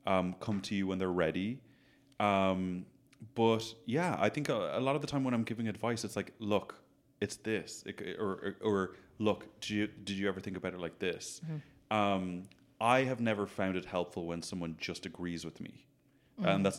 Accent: Ireland; I grew up in Ireland I dealt with what I had to deal with. I think now it's more so, how do I come back to Ireland now and talk about these things?

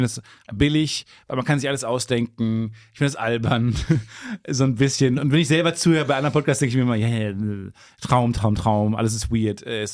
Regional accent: Dortmund, North Rhine-Westphalia, Germany; weil ich bin ja Dortmunder Jung

